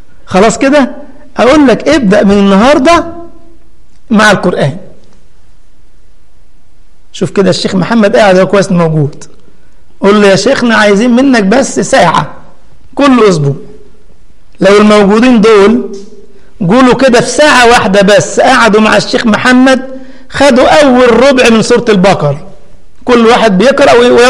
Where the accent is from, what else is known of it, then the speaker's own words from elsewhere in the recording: Egypt; بنسميه احنا عندنا في مصر يقول لك بينبط على فلان